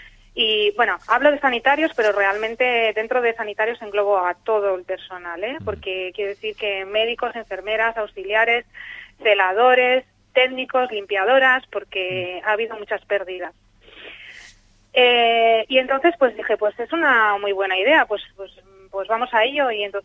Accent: Santander, Cantabria, Spain; Soy de Santander, sí.

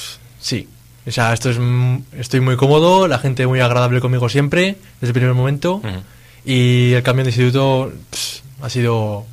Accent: Santoña, Cantabria, Spain; Yo soy de Santoña.

